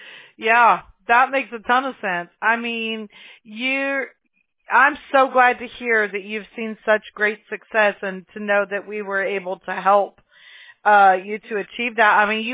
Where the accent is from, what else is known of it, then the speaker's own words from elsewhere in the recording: California, United States; Yeah, I'm from California, exactly.